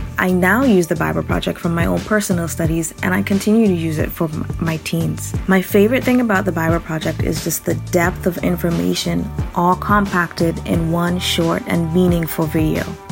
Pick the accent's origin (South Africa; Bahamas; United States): Bahamas; I'm from the Bahamas.